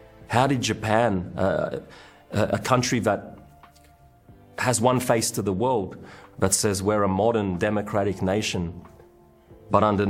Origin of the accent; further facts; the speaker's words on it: Australia; we grew up in Australia where, I mean, you can't kidnap children.